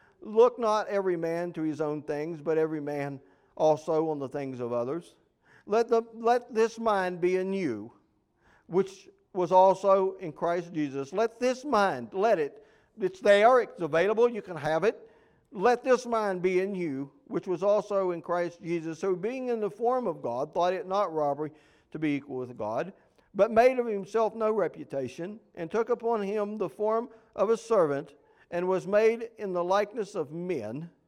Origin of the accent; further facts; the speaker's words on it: West Virginia, United States; I didn't choose to be born and raised in West Virginia.